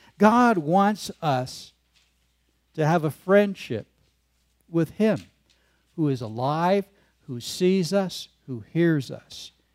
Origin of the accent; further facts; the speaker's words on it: Hoodsport, Washington, United States; one lady from the town Becky and I grew up in Hood Sport, Washington